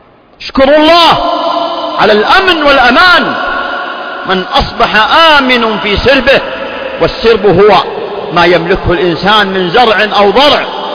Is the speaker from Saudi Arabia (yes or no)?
yes; Saudi Arabia; بلادنا المملكة العربية السعودية